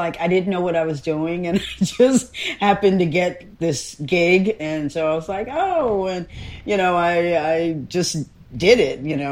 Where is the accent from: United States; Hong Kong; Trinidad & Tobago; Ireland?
Trinidad & Tobago; And we're from Trinidad, right? So, you know, we eat a lot of curry